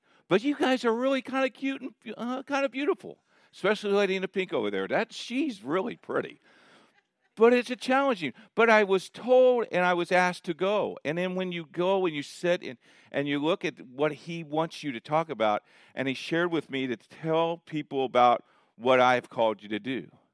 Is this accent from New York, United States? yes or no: no; Columbus, Indiana, United States; You're going to take me from my hometown of Columbus to Indianapolis, the big city where they have cars and not horses?